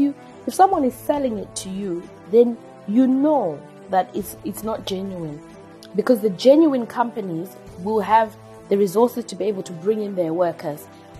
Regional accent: Masvingo, Zimbabwe; also born or lived in Harare; So I come from Chivi. I was born in Silveira Mission, but my family comes from Chivi in Mashingo. And I attended school in Harare at Blakiston Primary School.

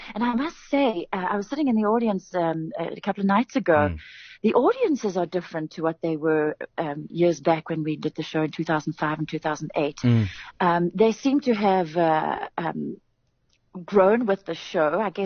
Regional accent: London, United Kingdom; when I grew up in East London.

